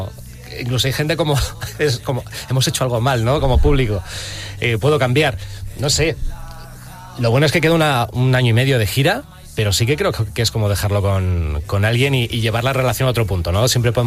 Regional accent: Alcalá de Henares, Community of Madrid, Spain; yo que soy de Alcalá de Henares, que ya tuve la suerte de tocar una vez en la Plaza Cervantes.

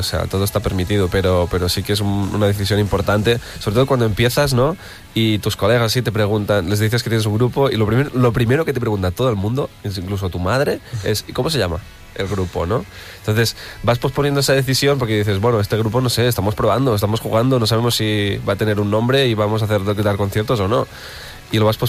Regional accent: Figueres, Catalonia, Spain; y yo soy de Figueras. Tenemos como muy cercana y muy propia la Costa Brava

